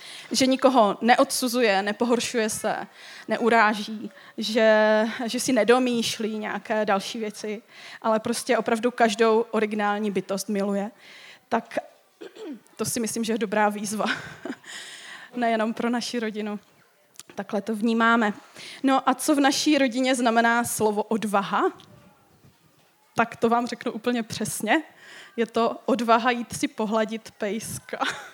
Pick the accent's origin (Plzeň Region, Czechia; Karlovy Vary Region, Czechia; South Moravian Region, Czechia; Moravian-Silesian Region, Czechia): Moravian-Silesian Region, Czechia; Český Těšín; kterou jsme trošku rozjeli v Českém Těšíně, odkud pocházíme